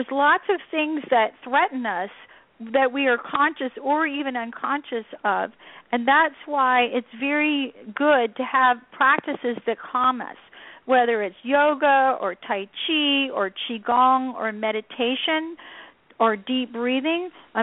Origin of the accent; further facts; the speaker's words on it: Savannah, Georgia, United States; Oh, no worries. I grew up in Savannah.